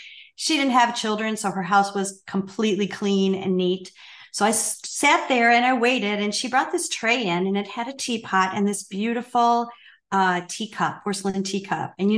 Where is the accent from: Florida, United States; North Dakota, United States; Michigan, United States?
Michigan, United States; And I'm from Michigan, so all my friends were drinking coffee, and I was just drinking tea, red rose tea, constant comet tea. And when I got down to Texas